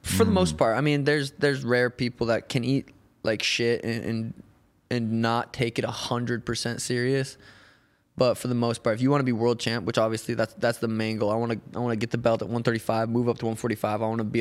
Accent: Helena, Montana, United States; I'm from Helena, Montana. It's fucking tiny.

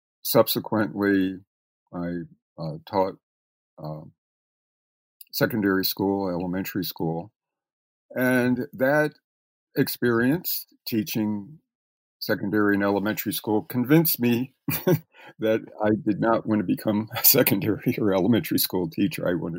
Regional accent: Reading, Pennsylvania, United States; I grew up in Reading, Pennsylvania, and wound up my freshman year at college.

